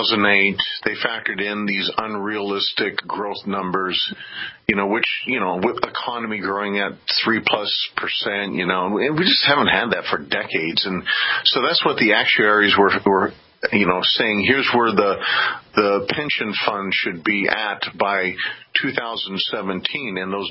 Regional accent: Germany; It I am shocked coming from Germany, because Germany is supposed to be the most of all countries in the world

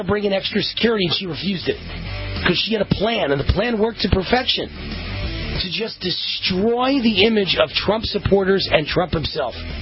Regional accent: New York City, New York, United States; literally my hometown, the greatest city in the world, New York City is now a wasteland.

